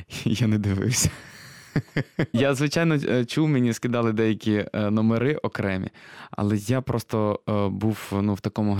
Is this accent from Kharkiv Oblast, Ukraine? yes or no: no; Lviv, Lviv Oblast, Ukraine; Я знаю, я зі Львова